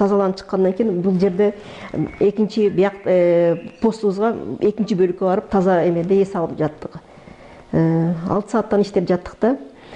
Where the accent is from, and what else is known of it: Batken, Batken Region, Kyrgyzstan; born or raised there